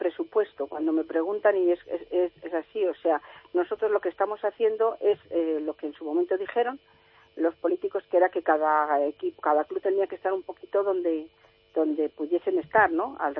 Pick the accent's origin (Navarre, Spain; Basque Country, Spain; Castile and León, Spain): Castile and León, Spain; Valladolid; Yo, como vallisoletana